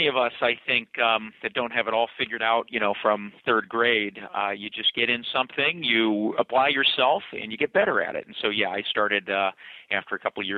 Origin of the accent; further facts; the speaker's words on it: Juneau, Alaska, United States; I grew up in Juneau, Alaska, kind of a small town